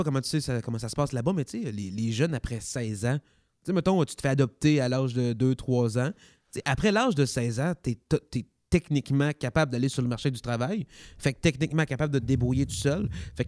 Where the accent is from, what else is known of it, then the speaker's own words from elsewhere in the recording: Haiti; Puis je me considère haïtien. Après, comme Bob Gratton, il dirait, je suis haïtien, québécois, canadien, d'Amérique du Nord, tabarnak.